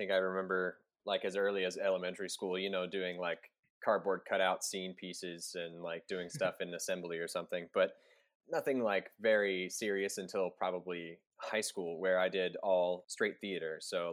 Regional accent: Frankfort, Kentucky, United States; now in Murray, United States; So like you said, I'm from Kentucky, Frankfort, Kentucky, the capital. Grew up there all my life until I moved to Murray, Kentucky for college.

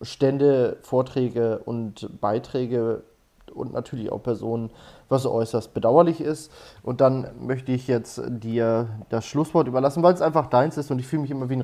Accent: Germany; aber ich bin halt auch ein Deutscher, ich muss mich kritisch sehen.

